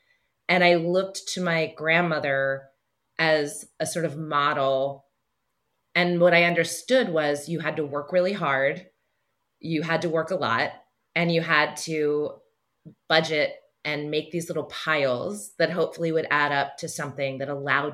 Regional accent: Roanoke, Virginia, United States; born there; I was born outside of Roanoke, Virginia. She grew up with brothers. I grew up with a brother.

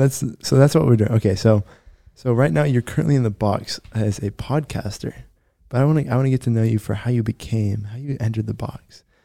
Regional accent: St. Louis, Missouri, United States; And not BYU because I'm from St. Louis, freaking Missouri.

